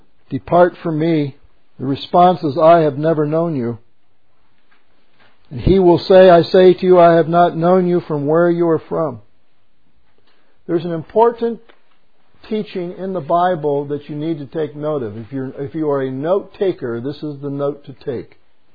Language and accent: English; United States; born there; I used to think I was saved because I was born here in America, because America is a Christian nation.